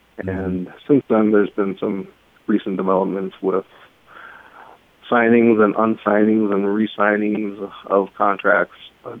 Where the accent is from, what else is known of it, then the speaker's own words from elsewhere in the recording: Pinewood, Minnesota, United States; In my first run in with pipelines was 1979, when I grew up in Pinewood, Minnesota